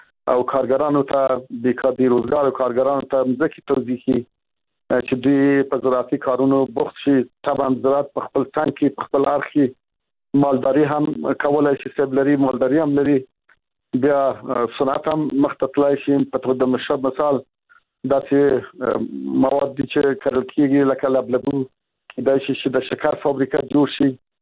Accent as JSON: {"language": "Pashto", "country": "Afghanistan", "tie": "born or raised there", "said": "زه خو په دې هیواد کې لوی شوی یم چې د ژوند په افغانستان کې تیر کړی دی"}